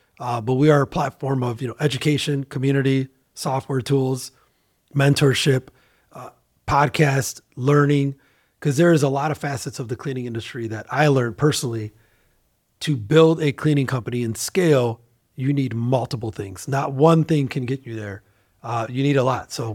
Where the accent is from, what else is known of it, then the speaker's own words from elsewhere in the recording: Chicago, Illinois, United States; Well, I mean, we're from Chicago. It's a very, you know, there's a big tech ecosystem here.